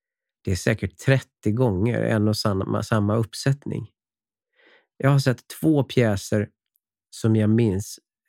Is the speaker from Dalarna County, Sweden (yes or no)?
yes; Falun, Dalarna County, Sweden; jag hade ju knappt gått på teatern när jag var liten, när jag bodde hemma i Falun